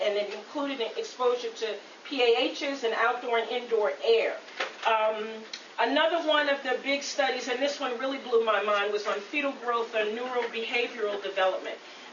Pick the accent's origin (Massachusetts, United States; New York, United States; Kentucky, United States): New York, United States; moved away as an adult; now in Prince William County, United States; And so I am from New York, and I lived in northern Manhattan and Harlem most of my life until I moved to Prince William County in 1998.